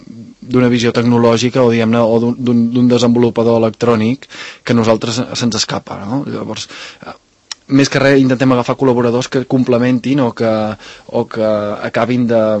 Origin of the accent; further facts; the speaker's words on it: Banyoles, Catalonia, Spain; moved away as an adult; jo, diguem-ne, vaig néixer a Banyoles, em vaig criar a Banyoles i després... a nivell professional em vaig haver de marxar, no?